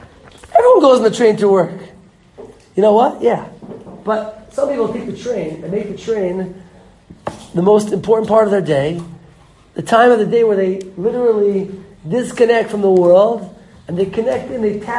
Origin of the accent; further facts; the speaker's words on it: New York, United States; You know, I grew up in Manhattan, New York.